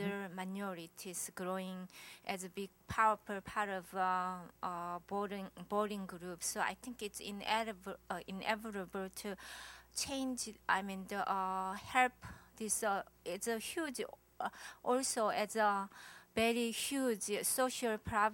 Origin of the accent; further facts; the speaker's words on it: Maui, Hawaii, United States; I'm originally from Maui, Hawaii, transferring my school to DC campus, American University.